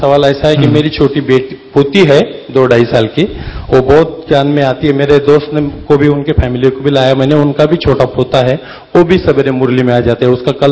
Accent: Aurangabad, Maharashtra, India; और मैं औरंगाबाद महाराष्ट्र से आया हूँ।

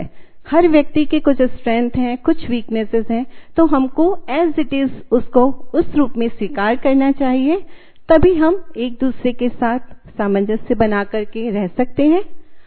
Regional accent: Indore, Madhya Pradesh, India; मैं इंदौर से हूँ।

